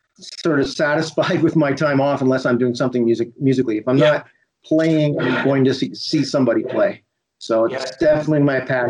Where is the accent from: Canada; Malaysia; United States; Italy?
Canada; Kitchener, Ontario; Yeah, I'm from Kitchener. I grew up in Kitchener, Waterloo